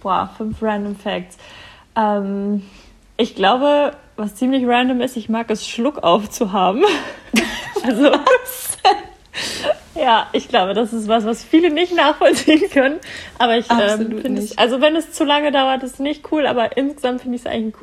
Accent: Göttingen, Lower Saxony, Germany; bin 23 Jahre alt, bin geboren in Göttingen und lebe auch noch weiterhin in Göttingen. Ich war auch nie aus Göttingen raus, also ich bin geboren hier und immer hier gewesen.

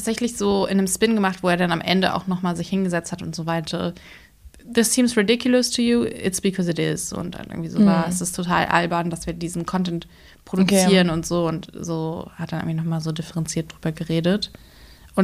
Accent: Berlin, Germany; Und ich komme aus Berlin.

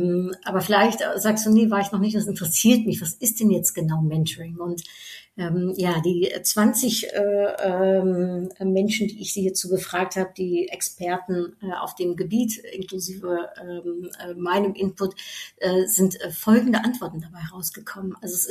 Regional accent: Netherlands; German is a second language; Ich bin Niederländerin, ich glaube, dieser niederländische Pragmatismus, der spricht mich

